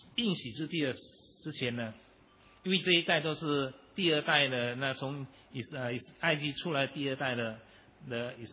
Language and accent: Chinese; China; 我们中国人喜欢长命百寿啊，对不对？